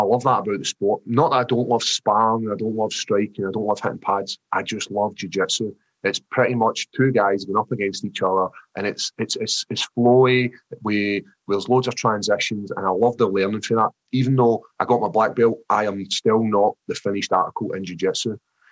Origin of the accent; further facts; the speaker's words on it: Scotland, United Kingdom; accent: Scottish; the only issue I've got is my actual Scottish accent's so thick.